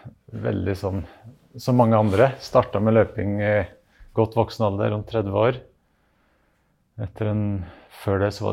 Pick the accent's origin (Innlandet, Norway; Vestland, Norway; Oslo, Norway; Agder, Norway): Innlandet, Norway; Skåby; now in Vinstra, Norway; Jeg er fra Skåby, men jeg bor på Vinstra.